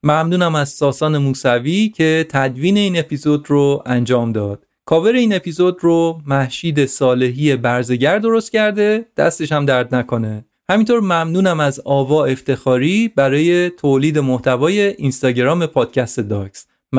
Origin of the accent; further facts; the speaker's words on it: Iran; یونانی ها از من پرسیدن که اهل کجا هستی و من گفتم ایرانی هستم.